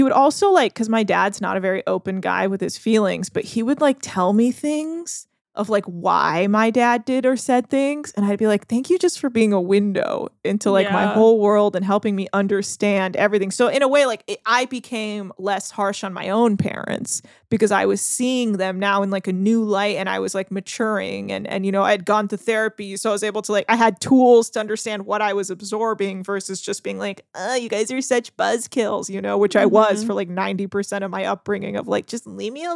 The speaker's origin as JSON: {"language": "English", "country": "United States", "tie": "born there", "said": "And it's like, I'm American. Right. I was born here."}